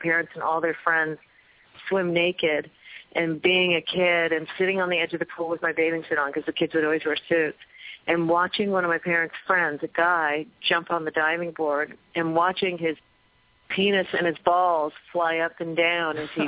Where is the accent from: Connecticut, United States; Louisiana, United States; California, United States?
California, United States; also born or lived in Boston, United States; I was born in Boston and then taken out to California when we were young.